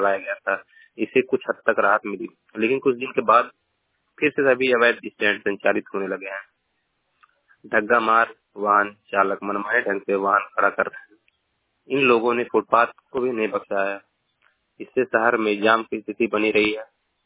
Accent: Maharajganj, Uttar Pradesh, India; Medina Maharajganj का निवासी हूँ।

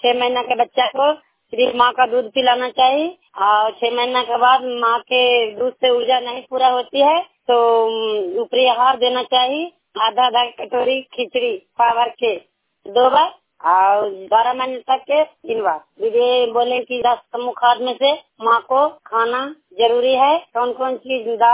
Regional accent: Gopiya, Bihar, India; गोपिया गांव से बोल रहा हूँ। नालंदा जिला की रहने वाली हूँ, तुलसी पंचायत के हूँ।

